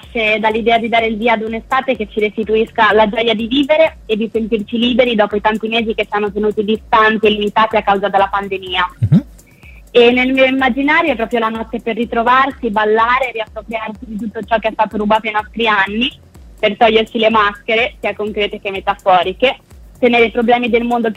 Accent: Liguria, Italy; ho scelto di girare il video nella mia terra, che è la Liguria

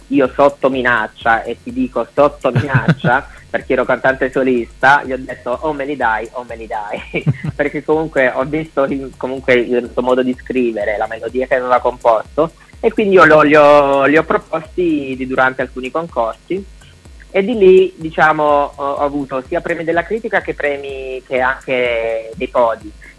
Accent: Taranto, Apulia, Italy; Quindi abbiamo trovato una spiaggia qui nella provincia tarantina, perché noi siamo di Taranto

